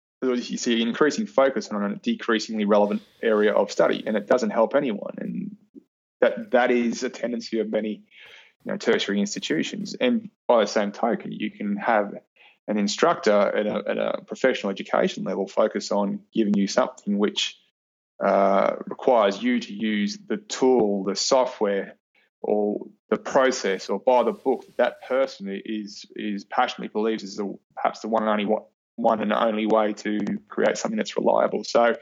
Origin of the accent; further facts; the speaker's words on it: Australia; accent: Australian; Sorry, that's my vicious Australian accent coming through.